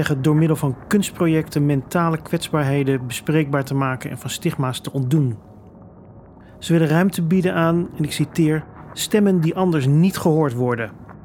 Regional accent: Rotterdam, South Holland, Netherlands; born there; Begin februari van dit jaar, 2026, is in Rotterdam, mijn geboortestad

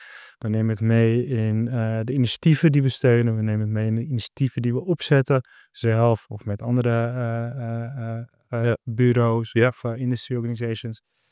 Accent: Amsterdam, North Holland, Netherlands; Maar ook de mensen met wie ik ben opgegroeid in Amsterdam terugzie.

